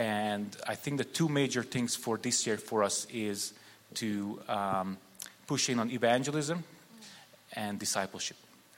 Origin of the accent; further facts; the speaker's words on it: Hungary; English is a second language; now in United States; I'm originally Hungarian, born and raised in Hungary. I came over to the States 2010. I had a drastic conversion experience in 2012. Didn't grow up as a Christian.